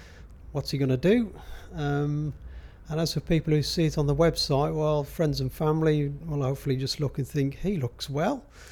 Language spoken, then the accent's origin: English; London, United Kingdom; born there; I was born in London, so it'd be interesting to see how it looks from the plinth. So despite the accent, I was actually born here.